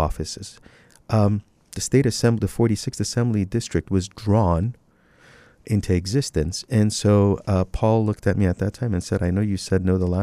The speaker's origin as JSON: {"language": "English", "country": "Iran", "moved": "yes", "lives_now": "United States", "said": "I came from Iran. When I was an immigrant here, no one talked about their Iranian background or heritage"}